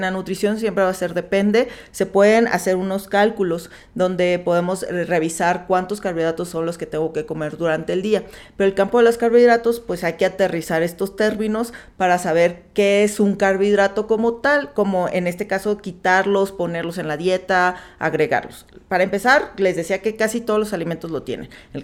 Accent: Mexico; Como humanos y como mexicanos es rápido

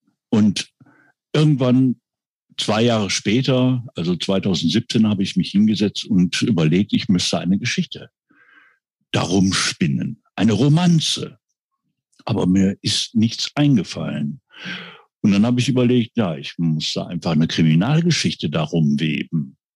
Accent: Heiligenhaus, North Rhine-Westphalia, Germany; also born or lived in Kettwig; bin jetzt 67 Jahre alt. Ich stamme ursprünglich aus dem Niederbergischen, bin in Heiligenhaus aufgewachsen, habe im Fellbad Abitur gemacht und geboren bin ich in Kettwig, was heute zu Essen gehört.

